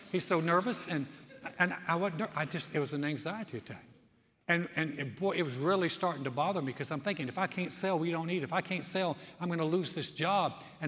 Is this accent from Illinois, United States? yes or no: no; Texas, United States; When we moved back to Texas in 1990, we had tried to start a church in my hometown.